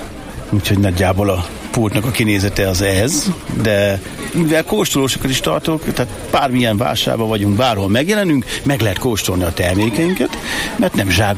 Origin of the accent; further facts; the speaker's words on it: Hajdú-Bihar, Hungary; Én, mint hajdúsági méz, nem tudtam akácot pelgetni